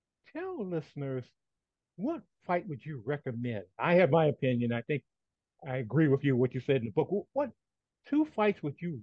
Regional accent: Washington, District of Columbia, United States; I lived in D.C., Washington, D.C., growing up in Washington, D.C., and there were older black men and some kids my age in elementary school who didn't like him because they thought he was too cocky.

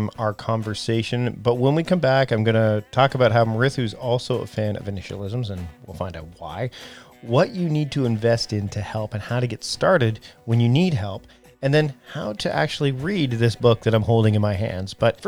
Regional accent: Canada; And yes, I'm Canadian, so I say Z, not Z.

